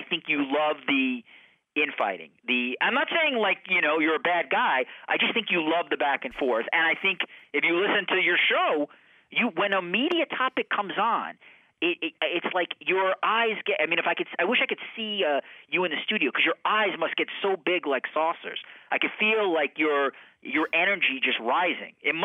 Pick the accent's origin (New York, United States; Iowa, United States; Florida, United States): New York, United States; No. I mean, I grew up in New York.